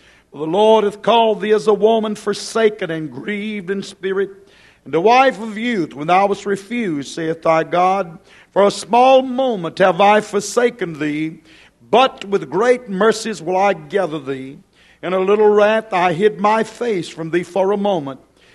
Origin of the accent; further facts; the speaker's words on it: United States; You know, it's hard for us as American people to accept the idea that we are at an end.